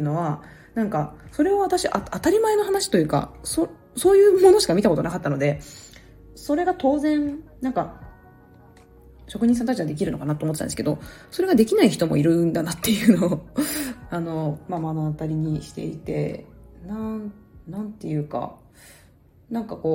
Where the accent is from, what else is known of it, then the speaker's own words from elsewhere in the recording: Aichi, Japan; 私そのものづくりの国というか、まあ、愛知出身なので、